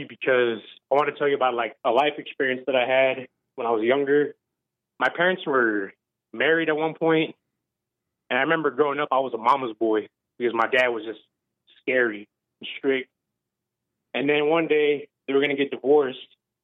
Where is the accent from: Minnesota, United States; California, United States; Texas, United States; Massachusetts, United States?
Texas, United States; Corpus Christi; moved away as an adult; now in South Carolina, United States; I need to leave the state that I'm originally from, because I'm from Texas. I'm from Corpus Christi, Texas. When I got out of jail, immediately I came over here to South Carolina